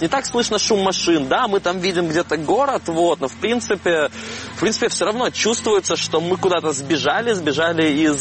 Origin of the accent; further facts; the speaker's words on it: Crimea, Ukraine; Это вот недалеко от моего родного города, недалеко от Керчи.